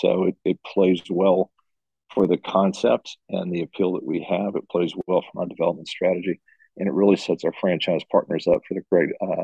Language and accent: English; Dallas, Texas, United States; I think Dallas is going to be a great market for us. It's my hometown, born and raised there.